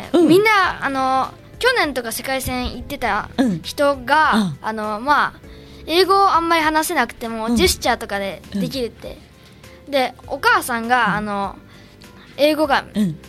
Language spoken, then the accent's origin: Japanese; Kasaoka, Okayama, Japan; そのまた何週間後かに僕らの地元の、うん、笠岡市でレースがあるので